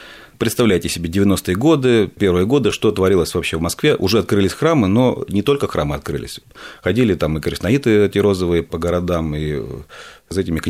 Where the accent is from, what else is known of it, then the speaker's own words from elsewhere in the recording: Sevastopol, Ukraine; also born or lived in Yekaterinburg; я родился в Севастополе, у нас не было художественного училища, нужно было как-то определяться, и следующий этап жизни я уже провел в Екатеринбурге, ну, тогда это был Свердловск, заканчивал там художественное училище.